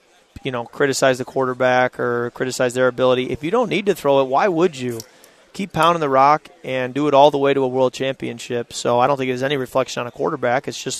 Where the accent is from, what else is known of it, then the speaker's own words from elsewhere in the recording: Michigan, United States; You know, when I was in elementary school, I was growing up in Michigan, and he was quarterback in the University of Michigan.